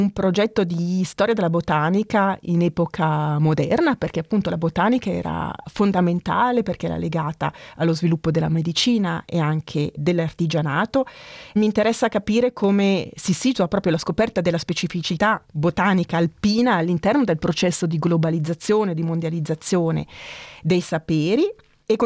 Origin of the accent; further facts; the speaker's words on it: Ticino, Switzerland; now in Bern, Switzerland; credo che sia stato più facile per me integrarmi qui, diciamo come ticinese, che per i miei figli che parlano perfettamente Hochdeutsch, tedesco.